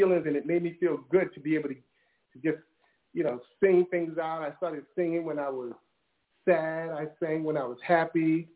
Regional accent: Brooklyn, New York, United States; I grew up in Brooklyn in the hood

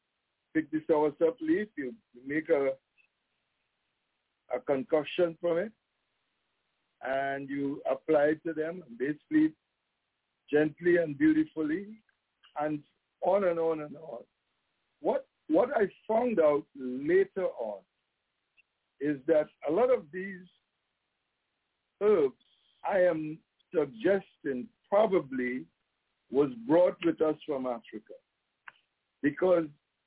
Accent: Trinidad & Tobago; I am from the Twin Islands of Trinidad and Tobago.

